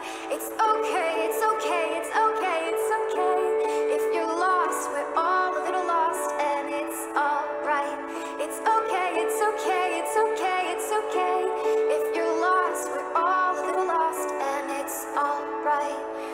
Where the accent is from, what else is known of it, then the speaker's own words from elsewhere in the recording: Zanesville, Ohio, United States; I'm from Zanesville, Ohio.